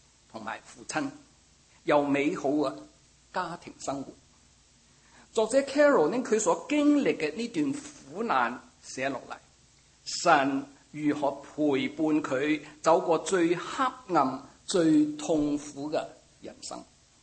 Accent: Shanghai, China; Cantonese is a second language; 因为我生在上海，在上海大。咁我点会都讲过广东话呢，是因为同我妈妈细佬哥的时候讲。但我好年轻的时候呢，就离开屋企

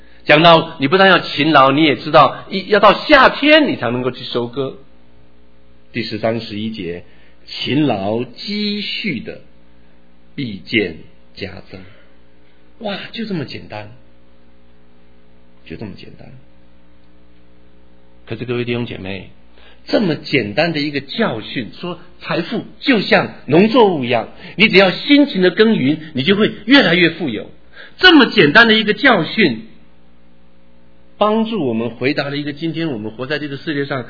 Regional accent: Taitung, Taitung County, Taiwan; 我在台湾是在台东长大的，我在台东长大的时候，台东其实还是一个非常非常我不能说是落后，但是 developing

